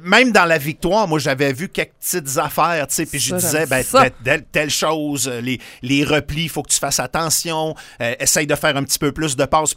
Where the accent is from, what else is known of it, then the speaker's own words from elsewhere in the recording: Quebec, Canada; Puis le hockey, ça reste notre sport préféré. On est des Québécois.